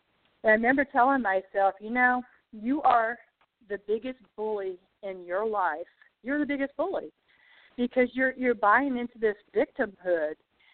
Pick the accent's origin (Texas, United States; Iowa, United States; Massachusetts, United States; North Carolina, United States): North Carolina, United States; Asheville; Yes, I'm down in Savannah today, heading back to my hometown in Asheville, North Carolina.